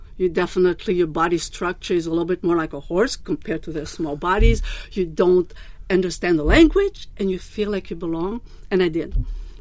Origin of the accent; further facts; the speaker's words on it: France; moved away as an adult; also born or lived in Spain; now in Madison, United States; I came from France and Spain. I was raised half of my childhood in France and the other one in Spain.